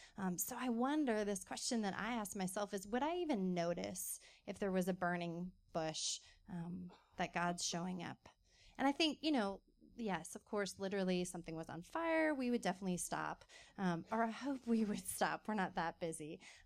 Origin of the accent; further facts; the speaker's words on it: California, United States; now in Austin, United States; I'm not from Austin. I'm from California. So getting to come here, I'm like, it is so true.